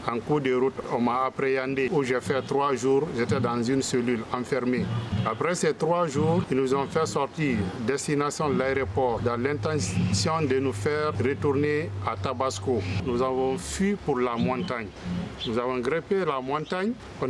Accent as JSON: {"language": "French", "country": "Guinea", "moved": "as an adult", "said": "J'ai quitté la Guinée le 3 novembre 2023 pour la Turquie."}